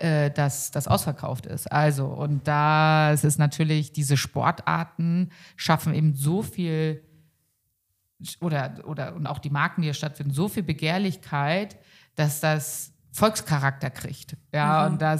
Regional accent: Northern Germany, Germany; ich komme ja aus Norddeutschland, ich bin hinterm Deich aufgewachsen.

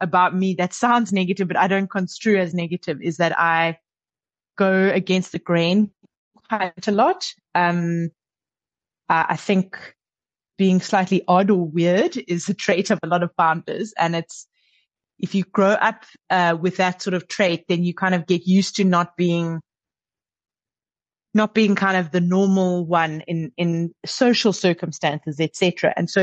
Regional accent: South Africa; I grew up in South Africa. I grew up kind of at the time that South Africa became a democracy. And actually, I am the daughter of two politicians

